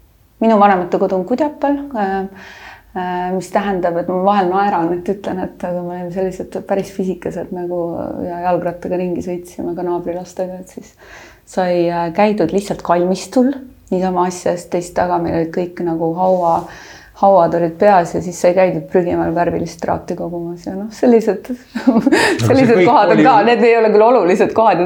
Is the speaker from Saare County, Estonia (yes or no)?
yes; Kuressaare, Saare County, Estonia; lapsena oli Kuressaare või üldse Saaremaa väga turvaline kasvukeskkond.